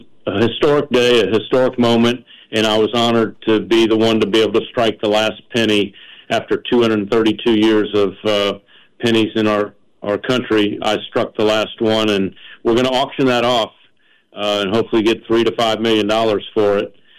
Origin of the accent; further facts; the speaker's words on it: Louisiana, United States; You know, an example I use a lot, I'm originally from Louisiana